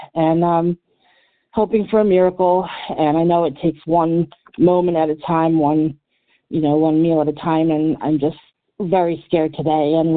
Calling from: Pennsylvania, United States; from Pennsylvania.

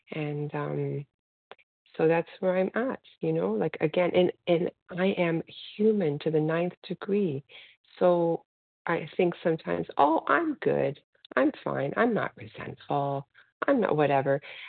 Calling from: Toronto, Ontario, Canada; from Toronto, Canada.

